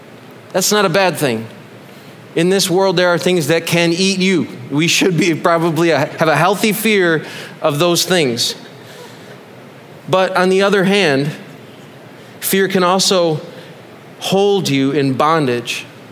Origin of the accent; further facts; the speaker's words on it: United States; But I did it anyways, because I'm an American and I finished what I started.